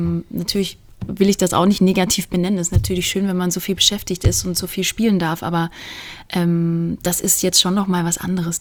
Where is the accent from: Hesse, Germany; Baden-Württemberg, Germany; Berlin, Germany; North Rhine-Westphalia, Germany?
Baden-Württemberg, Germany; now in New York, United States; als kleines Mädchen im Schwarzwald